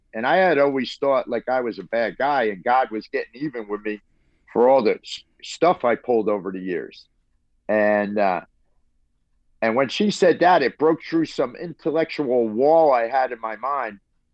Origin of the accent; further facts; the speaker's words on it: New Jersey, United States; which is pretty wide known here in Jersey, New Jersey. I'm from New Jersey